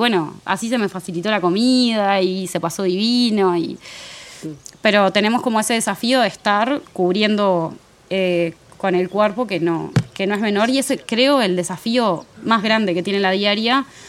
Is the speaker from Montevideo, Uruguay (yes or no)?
no; Maldonado, Uruguay; Yo soy nacida y criada en Maldonado